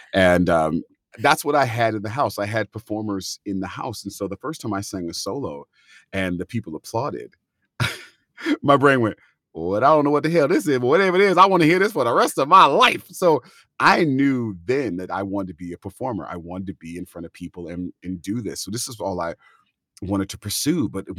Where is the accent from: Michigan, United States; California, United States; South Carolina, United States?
California, United States; I was from California, but I always went to all the tours, all the tourings that came.